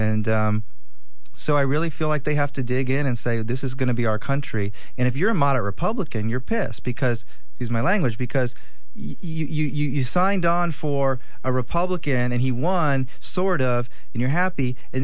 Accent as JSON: {"language": "English", "town": "Oakland", "region": "California", "country": "United States", "said": "because I'm from Oakland, and Oakland is not a hellhole"}